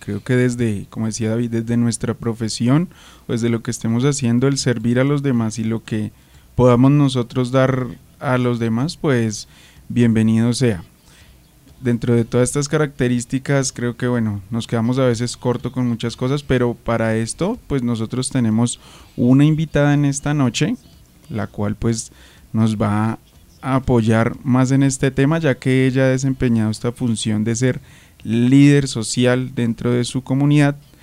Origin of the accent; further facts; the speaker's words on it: Colombia; como colombianos creo que no podemos ser indiferentes a la situación que los líderes sociales están viviendo en el país.